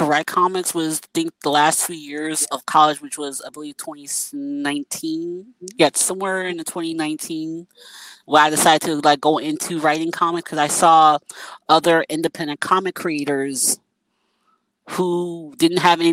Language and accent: English; New York City, New York, United States; New York City. I don't want to specify any more than the city.